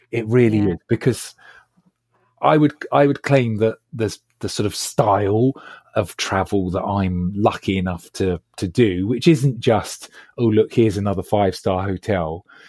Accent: Acton, London, United Kingdom; And I'm a lad from Acton, Shepherd's Bush, you know

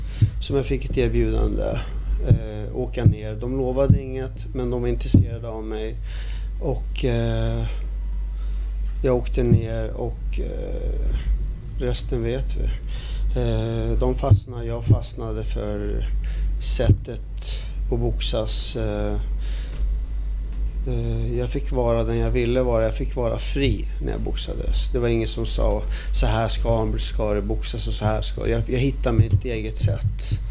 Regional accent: Stockholm, Stockholm County, Sweden; Mitt ursprung är från Palestina. Född och uppvuxen i Sverige.

